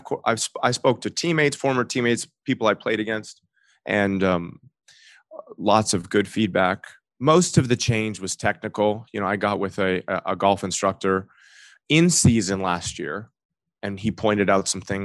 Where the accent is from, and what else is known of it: Canada; born or raised there